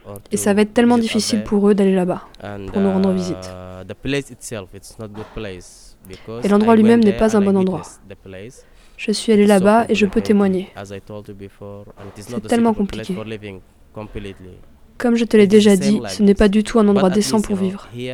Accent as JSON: {"language": "French", "region": "Darfur", "country": "Sudan", "said": "Je suis du Soudan, Darfour."}